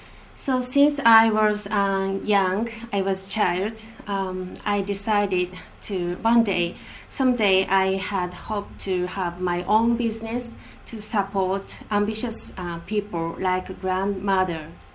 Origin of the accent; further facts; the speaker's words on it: Osaka, Japan; I was born in Osaka, secondary city in Japan, and my grandmother owned kimono shop there.